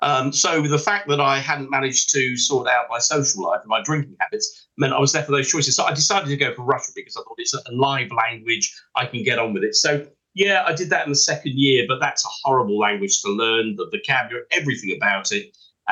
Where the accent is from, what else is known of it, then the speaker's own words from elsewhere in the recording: Taunton, South West England, United Kingdom; And in fact, I grew up in Taunton in Somerset. I was a Somerset boy.